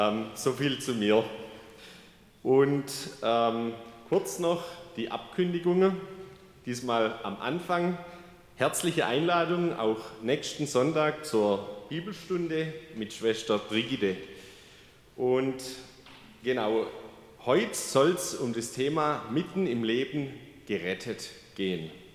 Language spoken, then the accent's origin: German; Dagersheim, Baden-Württemberg, Germany; Ich komme aus Dagersheim, aus dem Nachbarort.